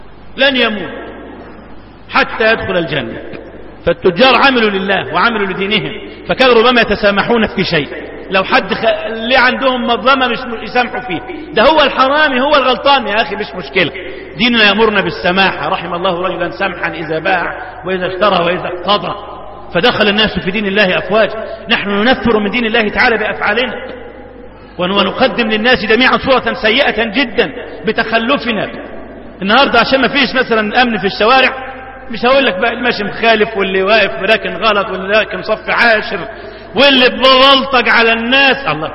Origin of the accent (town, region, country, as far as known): Egypt